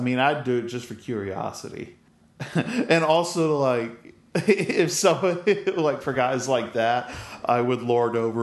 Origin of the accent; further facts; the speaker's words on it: Scotland, United Kingdom; and I was like, well, I'm from Scotland, so Scottish.